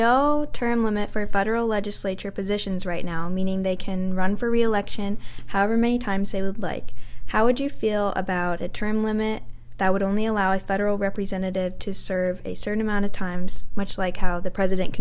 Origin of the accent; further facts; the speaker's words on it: Michigan, United States; from Michigan, a junior at Oakland University, double majoring in public relations and political science.